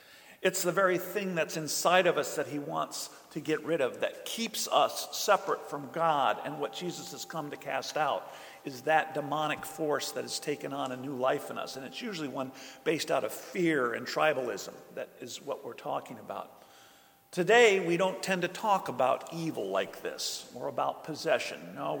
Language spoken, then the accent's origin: English; Midwest, United States; There's an expression that I grew up with in the Midwest that sums it up pretty nicely.